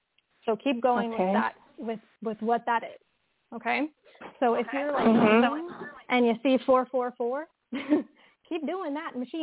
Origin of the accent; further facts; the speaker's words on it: California, United States; Yeah, I'm from Northern California.